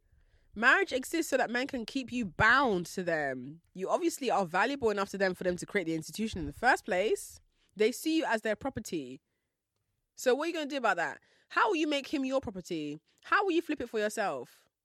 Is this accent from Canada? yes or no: no; Nigeria; I'm Nigerian. I don't mind Jamaican because Jamaican people are beautiful and also they're African by origin. So it's not a wild guess. I am Nigerian.